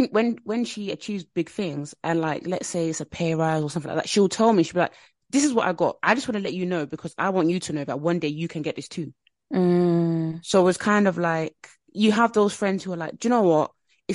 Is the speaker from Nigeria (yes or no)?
yes; Nigeria; I'm Nigerian as well